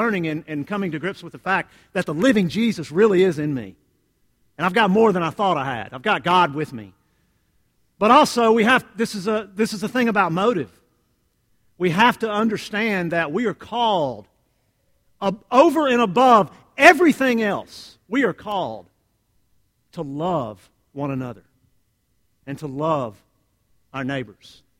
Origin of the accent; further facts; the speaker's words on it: Mississippi, United States; I'm from Mississippi, so we called them cathead biscuits because they were big as a cat's head.